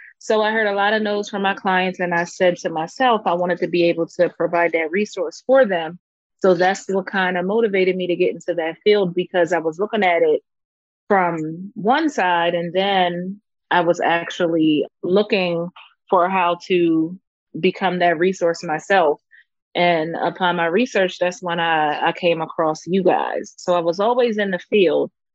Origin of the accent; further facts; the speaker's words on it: Coatesville, Pennsylvania, United States; So I'm from Coatesville, Pennsylvania, which is a small town near Philadelphia.